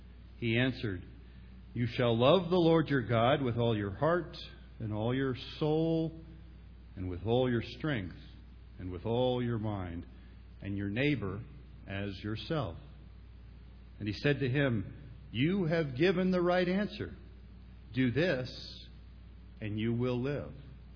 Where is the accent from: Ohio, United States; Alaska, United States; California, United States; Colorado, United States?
Ohio, United States; Upper Arlington; when I was a little boy growing up in Upper Arlington, Ohio, just outside of Columbus.